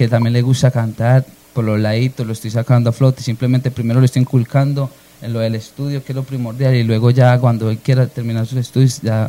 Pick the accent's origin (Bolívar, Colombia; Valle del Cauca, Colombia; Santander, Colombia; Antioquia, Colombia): Valle del Cauca, Colombia; Tuluá; Tengo 24 años, soy local de Tuluá Valle del Cauca, el corazón del valle. Soy del corregimiento de Aguaclara, represento orgullosamente mi Aguaclara.